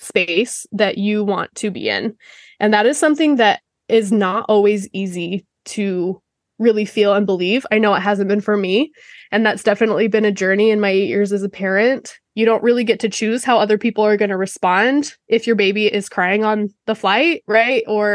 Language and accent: English; Utah, United States; I grew up in Utah, really close to mountains, and we did a lot of camping from the time I was like teeny tiny.